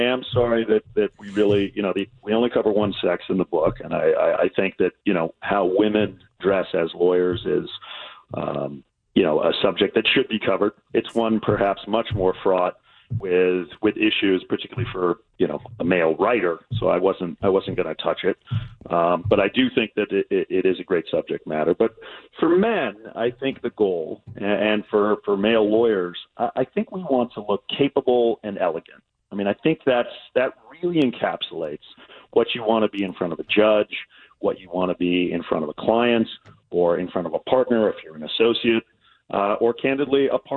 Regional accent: Laguna Beach, California, United States; I am indeed from Laguna Beach in Orange County.

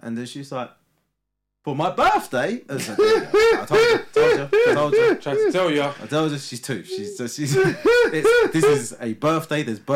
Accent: Harlow, East of England, United Kingdom; Yesterday though, we went to Harlow, where obviously my hometown.

